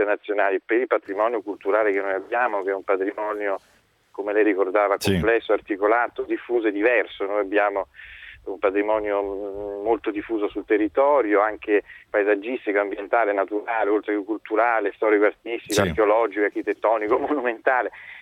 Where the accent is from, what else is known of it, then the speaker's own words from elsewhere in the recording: Rome, Lazio, Italy; Io, quando sono diventato sottosegretario, essendo romano